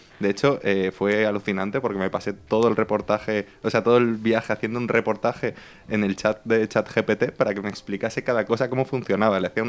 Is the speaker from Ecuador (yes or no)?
no; Valencian Community, Spain; como regionalista valenciano que soy